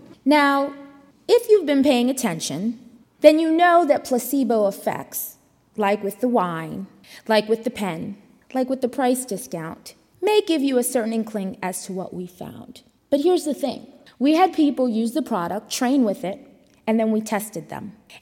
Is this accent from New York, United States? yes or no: yes; New York, United States; when I was growing up in New York